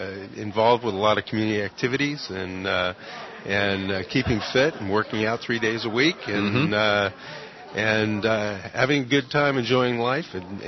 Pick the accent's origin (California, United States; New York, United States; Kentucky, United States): California, United States; Well, as I mentioned to you yesterday, I grew up in Marin